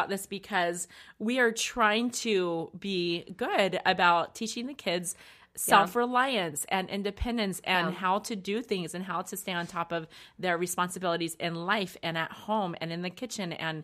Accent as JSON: {"language": "English", "region": "Maryland", "country": "United States", "said": "We know that both are correct, but Becky's from New York and I am from Maryland."}